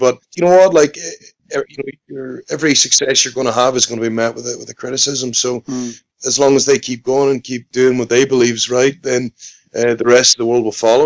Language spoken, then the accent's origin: English; Northern Ireland, United Kingdom; now in Scotland, United Kingdom; I could say that as a Northern Irish person in Scotland, you know.